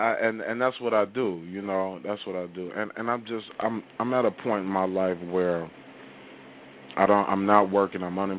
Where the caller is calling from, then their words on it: Milwaukee, Wisconsin, United States; I'm calling from Milwaukee. Yeah, yes, ma'am. Milwaukee, Wisconsin.